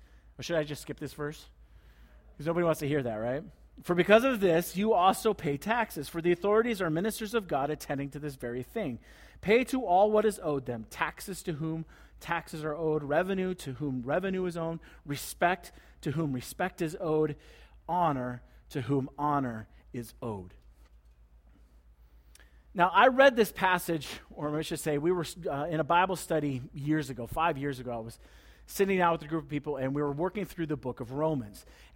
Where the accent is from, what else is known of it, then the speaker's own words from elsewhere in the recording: United States; I'm an American, and immediately I go, excuse me? We were founded on rebellion.